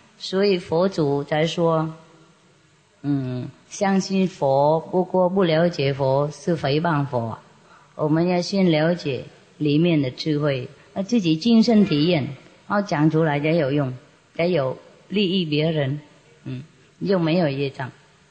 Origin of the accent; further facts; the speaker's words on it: China; 像我们中国人啊，从小就吃中国菜